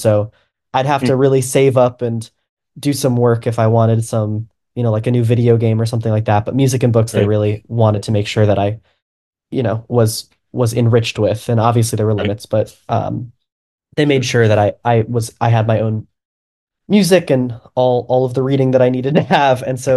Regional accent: New York, United States; I had a piano at the house that I grew up in, and I grew up in New York, and I had an acoustic upright piano at the house

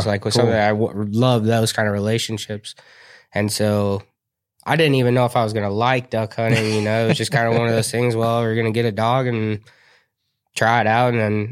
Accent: Cedarburg, Wisconsin, United States; So I grew up in a little town called Cedarburg, Wisconsin. Lived there up until about 2018

